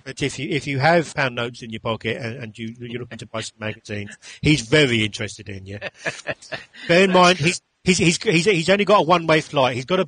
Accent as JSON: {"language": "English", "country": "United States", "said": "I'm American, so, you know."}